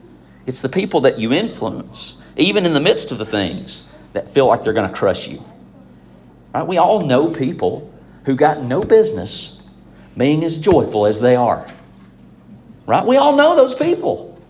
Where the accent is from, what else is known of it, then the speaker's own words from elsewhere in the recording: Alabama, United States; I have to factor in that I'm from North Alabama, that I grew up Church of Christ, that I went to the local county school